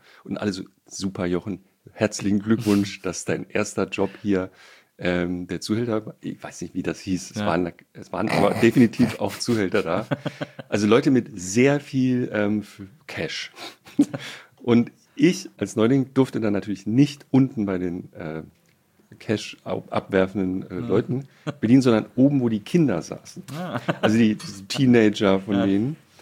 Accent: Baden-Württemberg, Germany; als Badener ist einem das völlig fremd, was da abgeht.

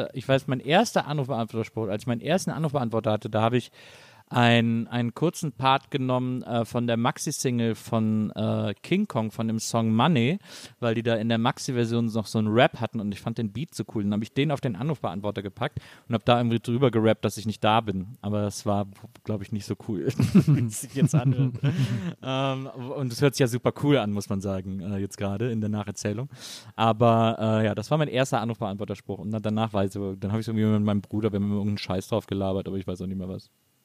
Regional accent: Cologne, North Rhine-Westphalia, Germany; und das sage ich als Kölner

